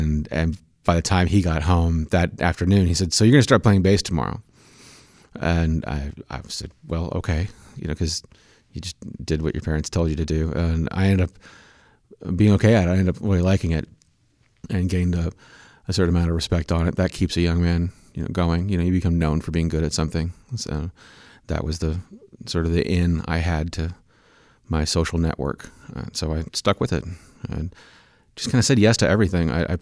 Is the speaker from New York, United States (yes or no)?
no; Manhattan, Kansas, United States; I grew up in Manhattan, Kansas. And that's where the beginning of my music started.